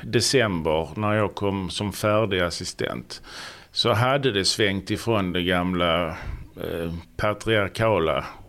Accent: Ystad, Skåne, Sweden; now in Sjöbo, Sweden; Jag är född och uppvuxen i Ystad.

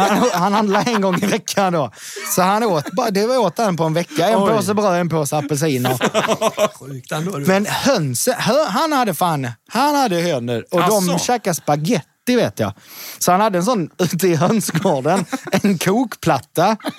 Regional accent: Helsingborg, Skåne, Sweden; Jag är från Helsingborg.

